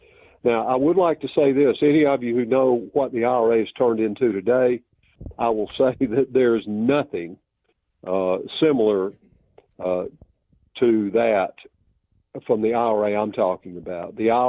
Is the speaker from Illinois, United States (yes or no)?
no; Alabama, United States; I said, no, I'm not a Yank either. I'm from Alabama.